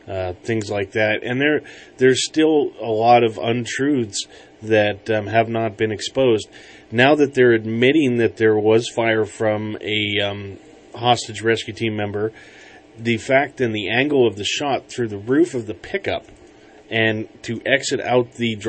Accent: California, United States; as a kid in growing up in Trinity County, where there's a lot of backwoods roads and forest roads and logging roads

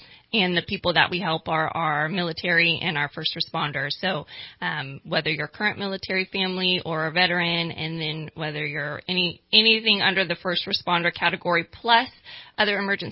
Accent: California, United States; now in Redding, United States; So I was born and raised in Shasta County. I lived down in Sacramento for a few years for school, and then I've been in Redding for about 13 years now.

